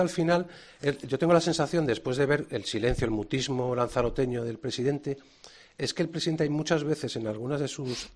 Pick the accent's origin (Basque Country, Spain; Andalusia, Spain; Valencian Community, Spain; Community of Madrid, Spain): Andalusia, Spain; Cádiz; Y yo lo digo yo que soy gaditano, ¿eh? Pero perdí la gracia en los destinos de mi padre.